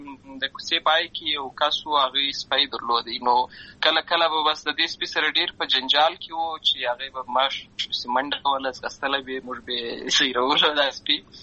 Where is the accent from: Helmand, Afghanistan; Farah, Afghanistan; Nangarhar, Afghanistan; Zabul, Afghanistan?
Helmand, Afghanistan; Lashkar Gah; زه په اصل کې د اروزګان ولایت یم، اما زه په هلمند ولایت لشکرګاه کې پیدا شوی یم، همالته لوی سوی یم، همالته مې ښوونځی لوستی ده، همالته مې ټول ژوند مې له هماغه ځای څخه پیل شوی دی، خو په اصل کې زه د اروزګان ولایت څخه.